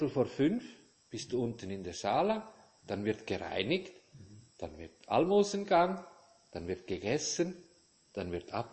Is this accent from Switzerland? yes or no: yes; Switzerland; bei uns in der Schweiz, in Zürich